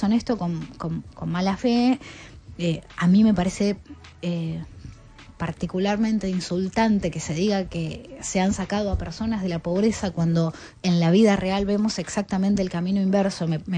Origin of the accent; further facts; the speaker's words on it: Bahía Blanca, Buenos Aires Province, Argentina; Yo soy de Bahía Blanca.